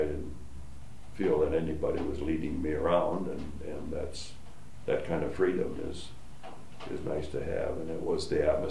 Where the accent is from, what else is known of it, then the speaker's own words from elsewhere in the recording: Iowa, United States; And I grew up in Iowa, and farming was what I liked.